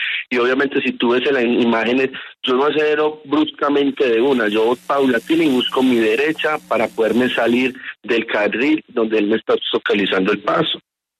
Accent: Antioquia, Colombia; Yo soy un paisa comerciante que llevo el negocio en la sangre

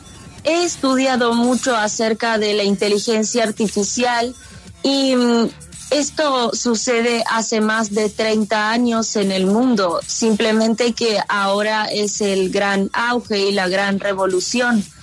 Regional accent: Neuquén, Argentina; born there; Nací en Neuquén Capital, en la Patagonia Argentina.

